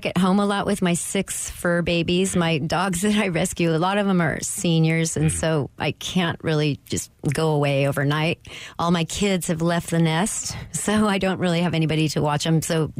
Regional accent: Sacramento, California, United States; I grew up in Sacramento, so I went to San Juan High School, and then I went to Sac State. So I'm a Sacramento girl

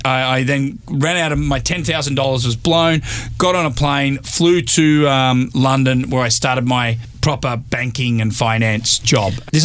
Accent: Melbourne, Victoria, Australia; even though I'm from Melbourne, I'm from the south.

